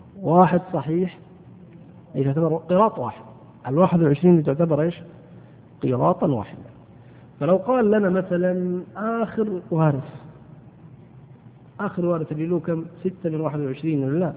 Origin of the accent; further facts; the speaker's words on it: Saudi Arabia; احنا عندنا في السعودية هلل، غيرنا عنده عملة ثانية